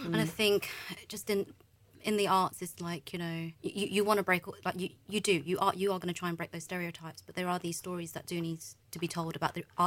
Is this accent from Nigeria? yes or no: yes; Nigeria; I'm Nigerian.